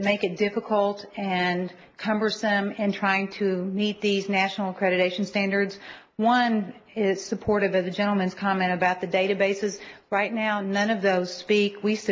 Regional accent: Lexington, Kentucky, United States; I'm from Lexington, Kentucky

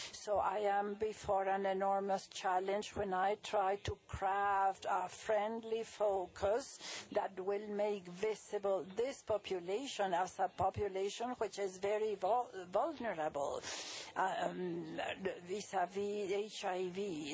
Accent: Mexico; first language es; English is a second language; from Mexico

